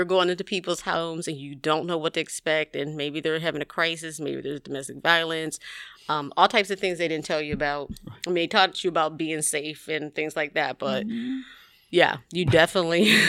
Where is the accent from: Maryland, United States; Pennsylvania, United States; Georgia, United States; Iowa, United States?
Pennsylvania, United States; Pittsburgh; I grew up in Pittsburgh, Pennsylvania.